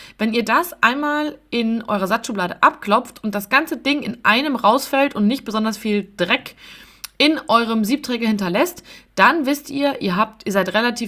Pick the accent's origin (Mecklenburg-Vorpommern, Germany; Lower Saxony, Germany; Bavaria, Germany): Bavaria, Germany; Munich; ich komme aus München, bin 30 Jahre alt und leite den Vertrieb bei uns im Familienunternehmen bei der Kaffeegruppe in München.